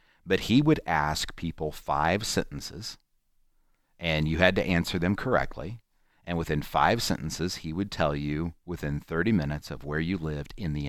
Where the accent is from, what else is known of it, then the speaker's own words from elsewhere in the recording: Indiana, United States; We come from the Muncie Anderson area.